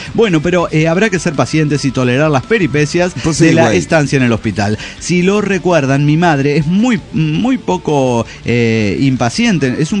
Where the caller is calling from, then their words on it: Nezahualcóyotl, State of Mexico, Mexico; de Nezahualcóyotl, México.